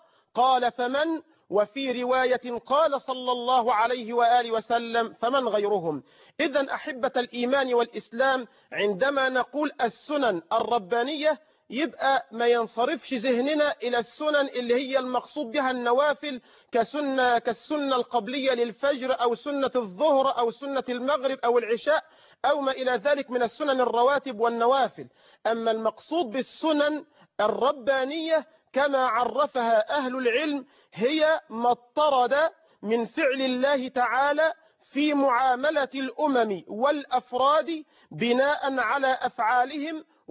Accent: Egypt; أن يجعل بلدنا مصر أمنا أمانا سخاء رخاء

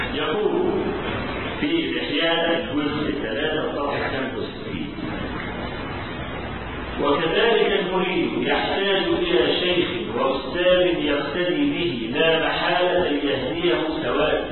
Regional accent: Cairo, Cairo Governorate, Egypt; احنا عندنا في القاهره ميدان اسمه ميدان بلال الشعريه

